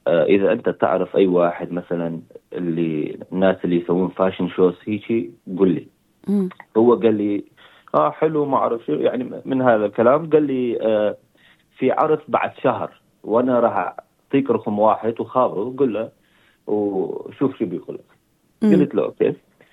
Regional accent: Iraq; moved away as an adult; now in Australia; من عراق. جيت هنا لأستراليا، كان عمري 18 سنة

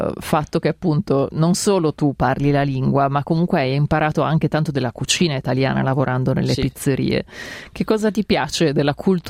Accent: Turin, Piedmont, Italy; perché io sono di Torino

